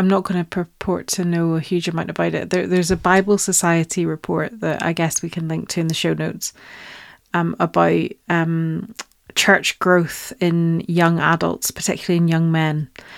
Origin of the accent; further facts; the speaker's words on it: Northern Ireland, United Kingdom; So I grew up in Northern Ireland, as we've talked about.